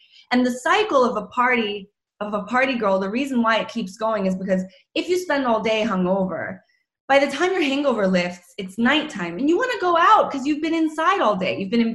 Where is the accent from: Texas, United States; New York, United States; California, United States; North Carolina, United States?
North Carolina, United States; I'm Croatian, but I grew up in North Carolina.